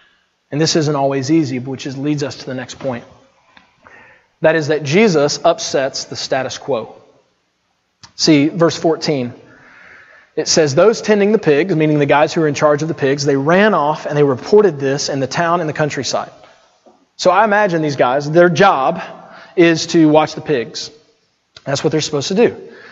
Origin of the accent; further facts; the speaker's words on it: Alabama, United States; I'm from Alabama. People make fun of that all the time, so it's cool.